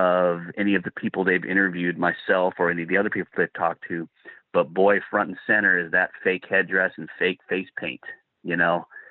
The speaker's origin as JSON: {"language": "English", "country": "India", "said": "Well, one guy, I said, \"Hey, you know, I'm from India,\""}